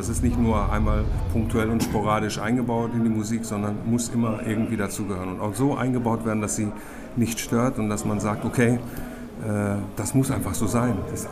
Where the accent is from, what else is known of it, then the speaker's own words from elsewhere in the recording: Greece; Nämlich, ich bin Grieche und Amphitheater, das verbinde ich so ein bisschen.